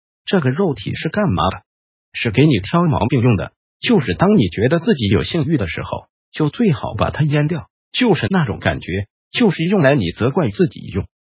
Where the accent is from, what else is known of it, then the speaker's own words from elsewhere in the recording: China; 这就形成了我们中国人的十二经络的循行。